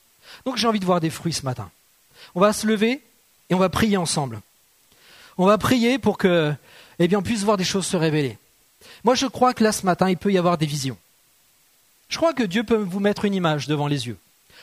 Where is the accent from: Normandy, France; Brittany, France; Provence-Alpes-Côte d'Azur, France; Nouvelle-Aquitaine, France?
Normandy, France; Moi, oui, parce que je suis normand, forcément, le cidre.